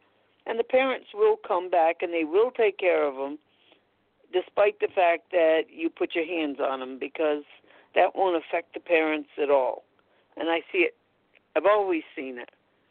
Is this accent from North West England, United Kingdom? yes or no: no; Scotland, United Kingdom; I'm Scottish.